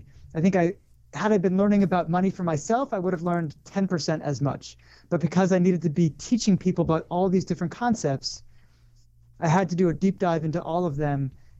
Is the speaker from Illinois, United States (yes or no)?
no; Connecticut, United States; also born or lived in New York / Los Angeles / Colorado; I grew up in Connecticut.